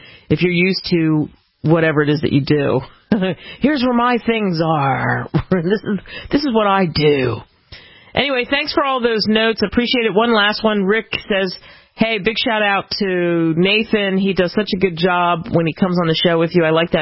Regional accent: Philadelphia, Pennsylvania, United States; now in California, United States; I thought of you because I'm from Philadelphia, but I live in California, and I got to travel back home.

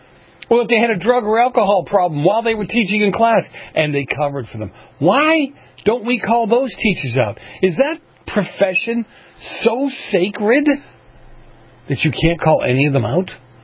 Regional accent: Boston, Massachusetts, United States; You know, I grew up in Boston in the 70s.

